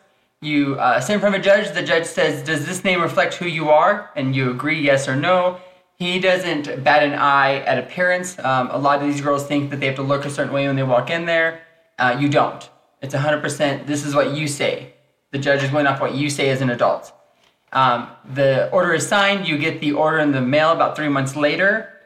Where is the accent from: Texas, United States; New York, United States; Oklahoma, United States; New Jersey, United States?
Texas, United States; born there; I was born in Texas also